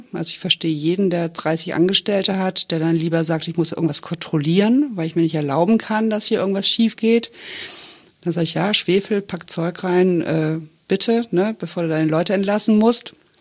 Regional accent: France; also born or lived in Germany; also in meiner Herkunft, ich bin wirklich deutsch, aber ich bin in Frankreich aufgewachsen. Also mein Herz ist wirklich halb französisch.

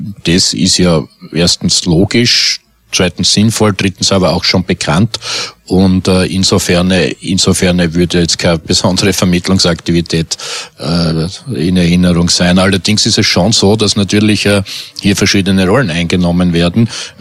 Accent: Styria, Austria; Mein Heimatbundesland in der Steiermark

